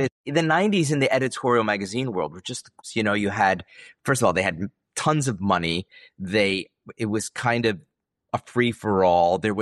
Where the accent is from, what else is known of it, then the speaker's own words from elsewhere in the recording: Rochester, New York, United States; growing up in Rochester, Bausch & Lomb, Kodak, everything starts imploding.